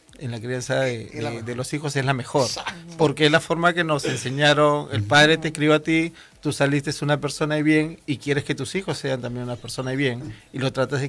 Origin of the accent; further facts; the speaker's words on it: Lima, Peru; Yo soy de Lima, nací en la ciudad